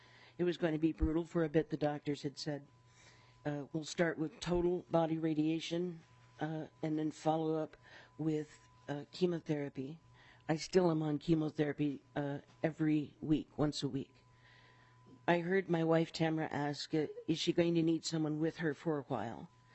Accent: Rochester, Minnesota, United States; I'm from Rochester, Minnesota. I'm an organizer and a voter and activist in Rochester

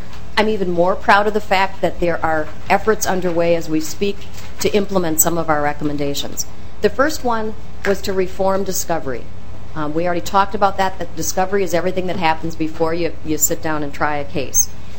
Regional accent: Moorhead, Minnesota, United States; I'm a child of the prairie. I grew up in Moorhead, Minnesota.

